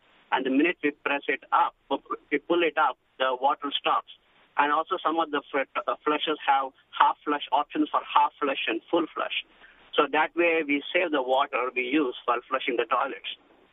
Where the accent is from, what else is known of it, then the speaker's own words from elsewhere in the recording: India; now in Edison, United States; I am from India